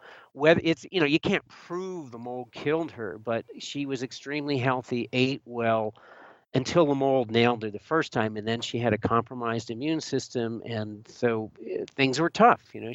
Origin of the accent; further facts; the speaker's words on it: Vermont, United States; now in California, United States; and I came from Vermont